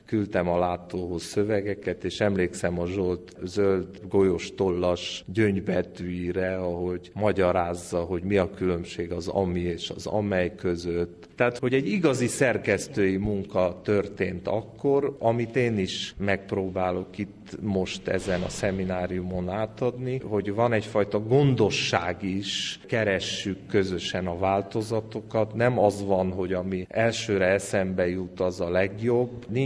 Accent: Cluj-Napoca, Cluj County, Romania; mint én, aki Kolozsváron születtem, és éltem nagyon sokáig

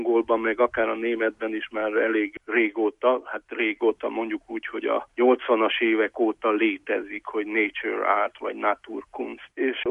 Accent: Dănești, Harghita, Romania; én Csíkdánfalván születtem, tehát ott nevelkedtem Csíkban

